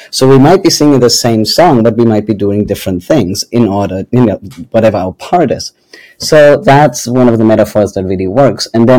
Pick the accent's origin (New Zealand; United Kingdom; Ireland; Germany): Germany; accent: German; English is a second language; moved away as an adult; now in United States; I did my PhD in Germany. So those who are wondering, my accent is German, though it has been fading the last few years. And then I moved to the US for a postdoc.